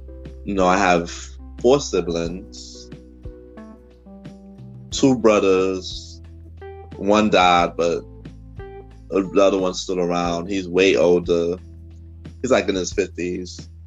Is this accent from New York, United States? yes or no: yes; Brooklyn, New York, United States; 32 years of life. No? Born and raised in Brooklyn, New York. Lived in the same area for 32 years.